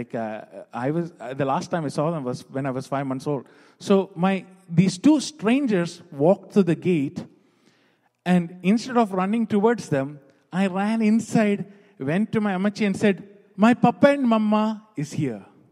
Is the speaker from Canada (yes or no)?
no; Mylapra, Kerala, India; moved away; also born or lived in United Arab Emirates; I was born in the Middle East in a country called United Arab Emirates. When I was about 5 months old, my parents sent me to live with my mom's parents. So they lived in Mylapra in Kerala.